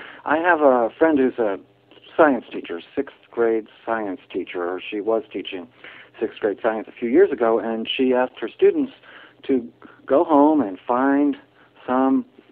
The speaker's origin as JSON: {"language": "English", "town": "New York City", "region": "New York", "country": "United States", "tie": "born or raised there", "said": "Growing up in New York City, we would go to my grandmother's house for holiday dinners."}